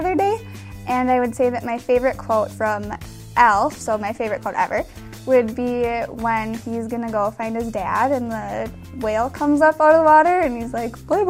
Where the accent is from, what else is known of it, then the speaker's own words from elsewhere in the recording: Waconia, Minnesota, United States; I'm from Waconia, Minnesota, and this is my second year as a Vikings cheerleader.